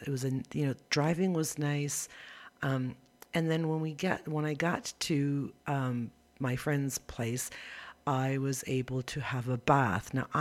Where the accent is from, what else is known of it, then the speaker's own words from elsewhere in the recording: Ontario, Canada; now in Guatemala; here in Guatemala. And I'm from Northern Ontario, Canada.